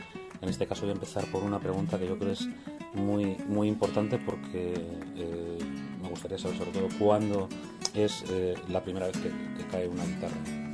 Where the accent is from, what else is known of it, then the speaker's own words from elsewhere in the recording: Camuñas, Castilla-La Mancha, Spain; estamos en el pueblo, en mi pueblo, en Camuñas, en la terraza de mi casa.